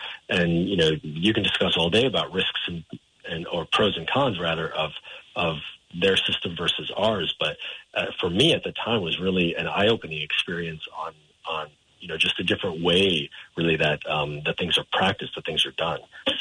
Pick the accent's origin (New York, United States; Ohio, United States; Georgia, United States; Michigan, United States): New York, United States; Yonkers; Yeah, I am a local guy. I grew up in Yonkers. I went through the school system there